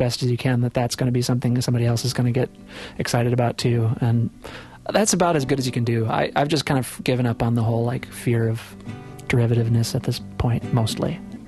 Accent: Amery, Wisconsin, United States; I grew up in Amory, Wisconsin, which is a little town

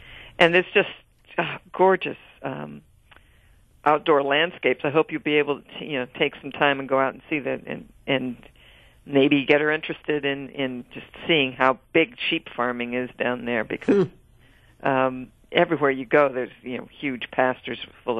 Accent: Indianapolis, Indiana, United States; And I'm a Midwesterner. I grew up in Indianapolis

